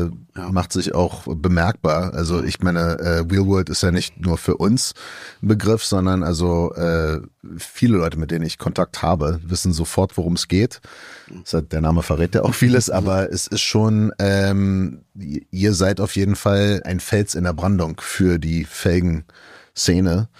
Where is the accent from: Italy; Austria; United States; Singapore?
United States; Florida; moved away as an adult; now in Germany; meine Familie kommt aus Deutschland, ich bin in Amerika groß geworden, bin dort aufgewachsen und für mich war das dann, dass ich habe in Florida gelebt